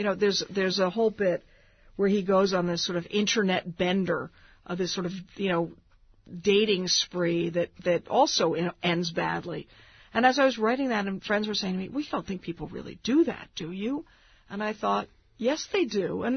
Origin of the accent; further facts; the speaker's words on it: Washington, District of Columbia, United States; I grew up in Washington, D.C., and Nixon was sort of the first president of my conscious life, and I grew up in a very liberal family, and we were perpetually marching on Washington